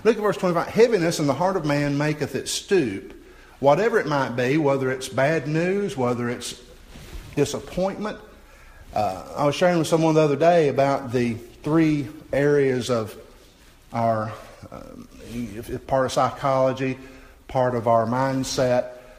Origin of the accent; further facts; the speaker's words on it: Southern US, United States; And as you know, I grew up in the South, and folks down South can be very opinionated.